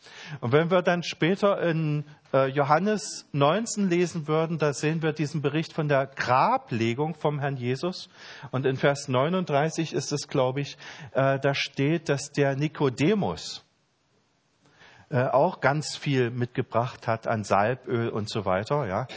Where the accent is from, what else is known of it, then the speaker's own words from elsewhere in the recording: Halle, Saxony-Anhalt, Germany; so in meiner Heimat in Halle